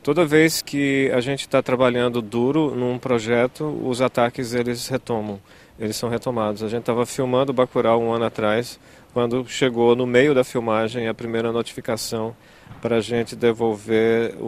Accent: Pernambuco, Brazil; eu e Juliano, nós somos pernambucanos, nós somos do Nordeste.

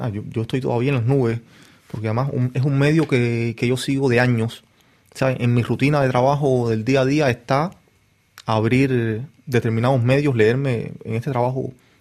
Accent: Cuba; Creo que yo como cubano puedo acceder más que quizá a un fotógrafo extranjero

